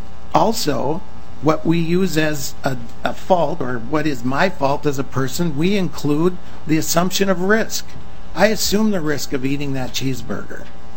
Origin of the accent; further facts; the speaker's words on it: Red River Valley, United States; I want you to know that I'm born and raised in the Red River Valley.